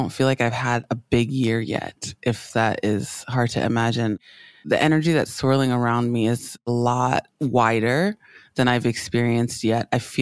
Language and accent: English; California, United States; born there; My parents moved to the U.S., specifically New York, in the 80s. And then had me in California in the 90s.